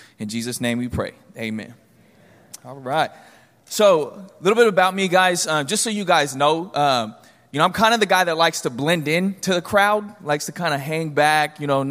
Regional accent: Sacramento, California, United States; I'm from Sacramento, grew up in this area, from South Sac, Franklin, South Sac.

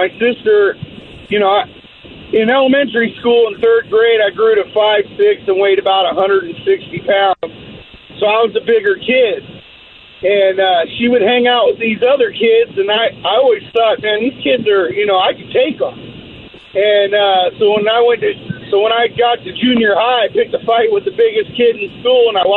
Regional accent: California, United States; Well, I grew up in California.

